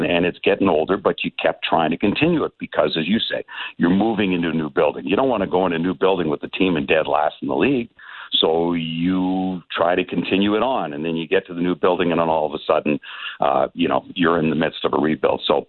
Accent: Toronto, Ontario, Canada; growing up in the Toronto market till I was nearly 40 years old

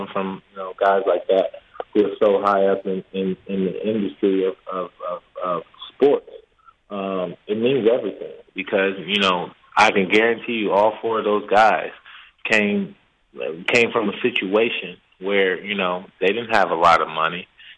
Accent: Columbus, Ohio, United States; Growing up in Columbus, you know, we didn't stay in a nice neighborhood, but my mom and dad made sure that we had food on the table.

